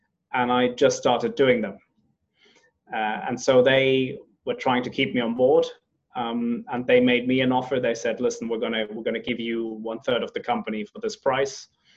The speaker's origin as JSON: {"language": "English", "country": "Finland", "tie": "born or raised there", "also_born_or_lived": "Madagascar / Germany", "lives_now": "London, United Kingdom", "said": "So I hail from Madagascar, grown up in Finland and Germany, and I now live in London, and I'm 40 years old this year"}